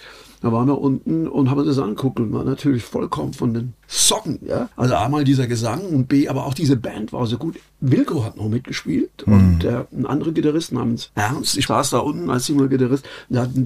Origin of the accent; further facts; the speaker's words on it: Mannheim, Baden-Württemberg, Germany; Ich komme hier aus der Mannheimer Region, war da auch, wie schon gesagt, Musiker.